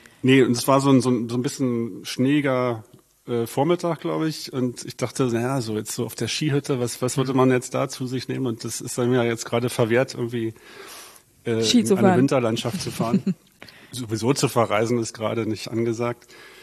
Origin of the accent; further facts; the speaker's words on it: Berlin, Germany; Also ich bin gebürtiger Berliner, Westberliner. Damals gab es da die Mauer noch. bin in Zehlendorf groß geworden. Genauer gesagt in Dahlem war mein Elternhaus.